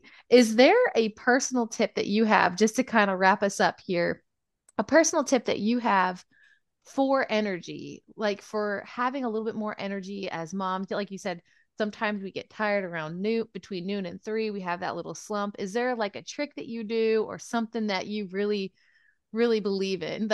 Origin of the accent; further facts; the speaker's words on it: Indiana, United States; born there; We're here in Georgia, and actually I was born in Indiana.